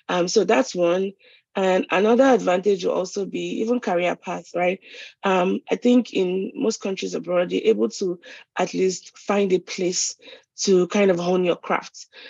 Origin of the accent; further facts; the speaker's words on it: Lagos, Nigeria; I can't speak for the whole of Nigeria. I was brought up in Lagos.